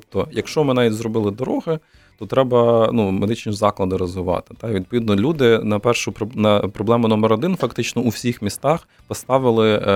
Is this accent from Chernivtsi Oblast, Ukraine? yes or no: yes; Chernivtsi, Chernivtsi Oblast, Ukraine; я сам з Чернівців, і я можу сказати точно, що в Чернівцях дуже погано насправді з цим